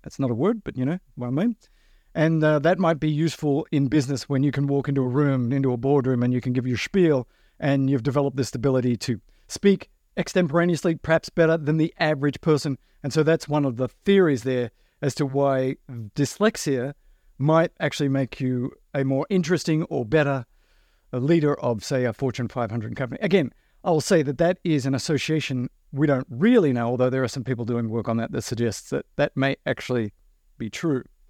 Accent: Australia; I grew up in Australia in the outback in the 1960s and 70s.

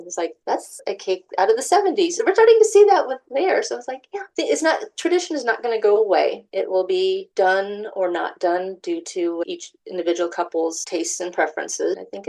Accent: Ohio, United States; I grew up in Northern Ohio, and at weddings, seeing the dollar dance was more of a common thing. But life brought me to Southwest Ohio

